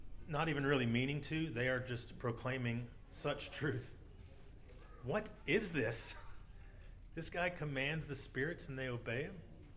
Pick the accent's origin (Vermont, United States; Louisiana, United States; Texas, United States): Louisiana, United States; I grew up in Louisiana.